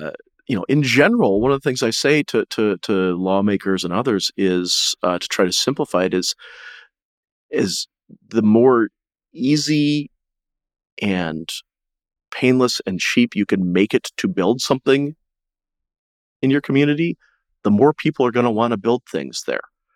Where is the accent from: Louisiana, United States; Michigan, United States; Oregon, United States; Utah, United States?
Michigan, United States; Detroit; cities, my hometown of Detroit, buying one piece of land for an auto plant expansion